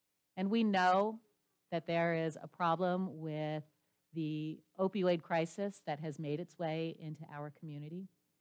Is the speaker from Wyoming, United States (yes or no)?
no; Pennsylvania, United States; And growing up in Pennsylvania, that hit home with me.